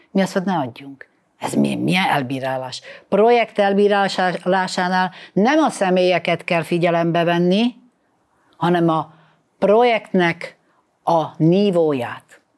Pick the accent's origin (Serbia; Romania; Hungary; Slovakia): Slovakia; Én szlovákiai magyar vagyok. Én a magyarságomat sosem titkoltam, Mindig elmondtam, hogy magyar nemzetiségű vagyok